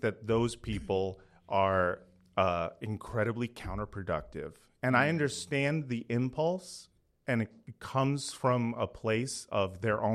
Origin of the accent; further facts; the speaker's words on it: Los Angeles, California, United States; I grew up in West LA. I have an older brother and I have a twin sister.